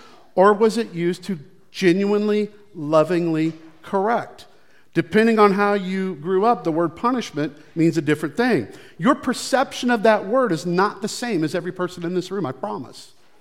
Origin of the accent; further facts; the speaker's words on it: Missouri, United States; also born or lived in Michigan; I grew up in the Midwest. I was born in Missouri. Diana and I lived in Michigan for a while.